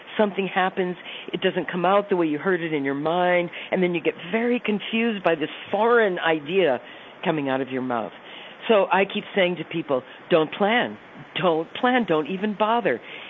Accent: South Dakota, United States; I'm from South Dakota, so the First Nations tribes there are very powerful in the story of that place. So I believe I grew up with those vibrations all in the air

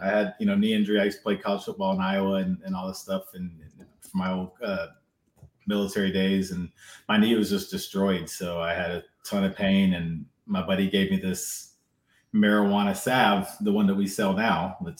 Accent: North Macedonia; English is a second language; I come from Macedonia. I was born and raised in Europe.

